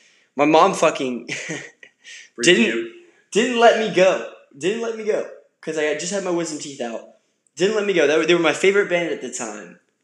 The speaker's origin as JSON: {"language": "English", "town": "Nashville", "region": "Tennessee", "country": "United States", "said": "I'm from Nashville, so I have a complete bias just opening that up for the listeners."}